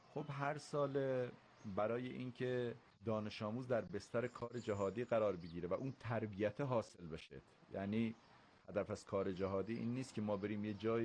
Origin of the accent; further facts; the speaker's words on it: Ardal, Chaharmahal and Bakhtiari, Iran; بله، بخش میانکو، روستای سرمازه.